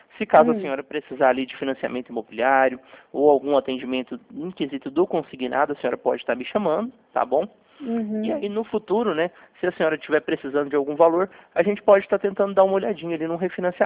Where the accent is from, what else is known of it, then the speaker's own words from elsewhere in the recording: Goiânia, Goiás, Brazil; eu sou daqui de Goiânia, meu escritório fica aqui